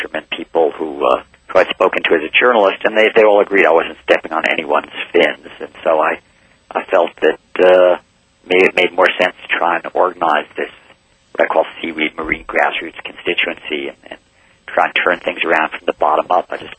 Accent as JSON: {"language": "English", "country": "United States", "tie": "born or raised there", "said": "growing up on Long Island Sound and, you know, the swamps behind my public school"}